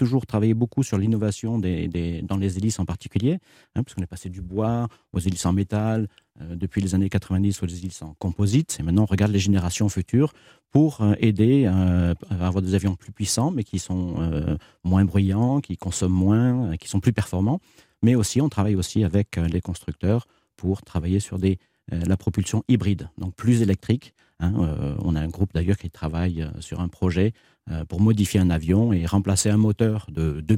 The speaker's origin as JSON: {"language": "French", "town": "Figeac", "region": "Occitanie", "country": "France", "said": "bien implantée chez nous à Figeac, dans le Lot"}